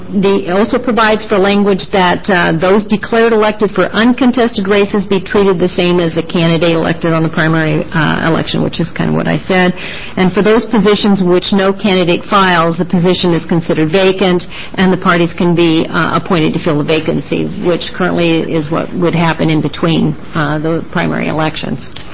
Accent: Oregon, United States; I'm from Lane County

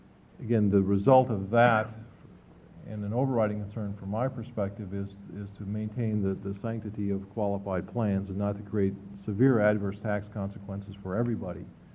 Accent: Eugene, Oregon, United States; I'm from Eugene.

